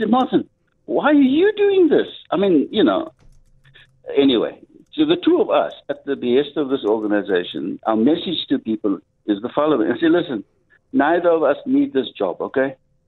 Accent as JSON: {"language": "English", "town": "Cape Town", "region": "Western Cape", "country": "South Africa", "said": "I'm from the Cape Flats."}